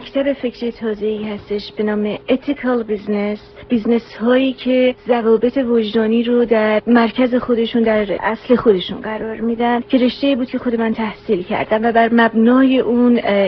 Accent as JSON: {"language": "Persian", "country": "Iran", "said": "آخر ماجرا ما همه ایرانی هستیم"}